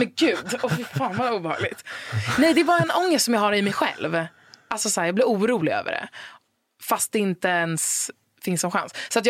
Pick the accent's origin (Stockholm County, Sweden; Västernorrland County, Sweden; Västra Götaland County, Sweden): Stockholm County, Sweden; Stockholm; also born or lived in Umeå; Uppväxt i Stockholm.